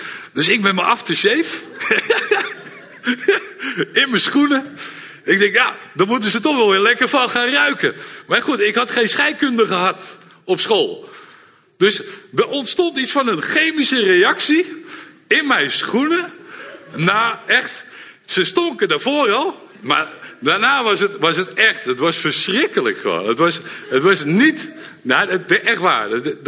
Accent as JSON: {"language": "Dutch", "town": "Haarlem", "region": "North Holland", "country": "Netherlands", "said": "Ik kom uit Haarlem vandaan."}